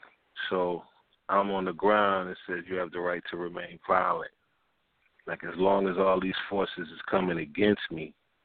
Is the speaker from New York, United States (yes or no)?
no; East Orange, New Jersey, United States; I was always in East Orange or North, you know, growing up in Jersey.